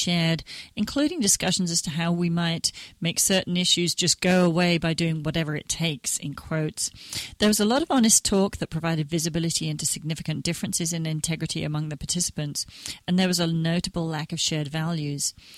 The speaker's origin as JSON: {"language": "English", "region": "Texas", "country": "United States", "said": "When living in my home state of Texas, one becomes acutely aware of what's known as the Code of the West."}